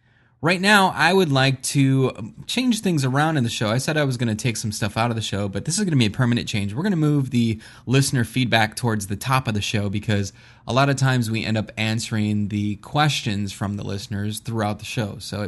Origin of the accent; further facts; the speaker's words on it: Fort Lauderdale, Florida, United States; But anyways, that's where we're from. We are from Fort Lauderdale, Florida.